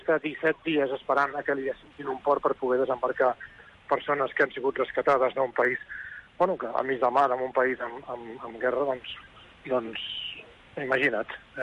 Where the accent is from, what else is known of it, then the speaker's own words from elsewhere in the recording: Catalonia, Spain; com a català